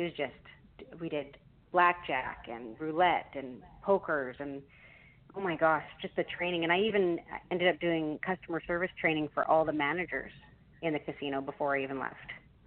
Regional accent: Canada; which as a Canadian, I'm not used to that because you have to go to the doctor's office for anything, any result.

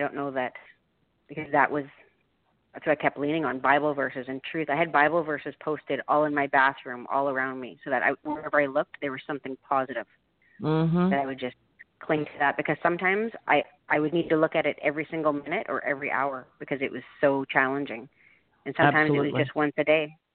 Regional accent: Canada; we grew up Roman Catholic in Canada, where my parents went to church on special occasions. That was my mom was from Italy.

